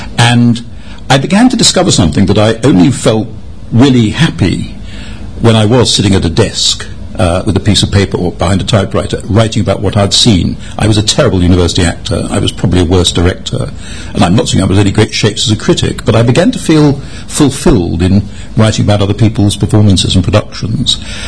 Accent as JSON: {"language": "English", "town": "Leamington Spa", "region": "West Midlands", "country": "United Kingdom", "tie": "born or raised there", "said": "I was brought up near Stratford-on-Avon, about 8 miles away, so that meant at the age of, 13, 14, 15, 16, I was regularly cycling the 8 miles from Leamington Spa to Stratford"}